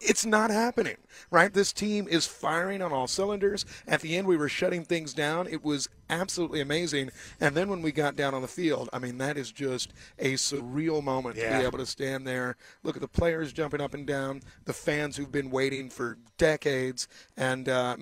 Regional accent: Kansas City, Missouri, United States; I hate John Elway because I'm from Kansas City

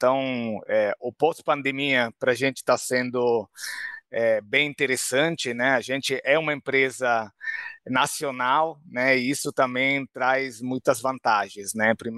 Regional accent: Rome, Lazio, Italy; Portuguese is a second language; also born or lived in Spain; now in Brazil; Sim, de origem de Roma, né? Muitas vezes o romano prefere falar quase romano que italiano, né? Mas sou italiano, morei na Espanha antes do Brasil 6 anos e moro aqui há 25 anos

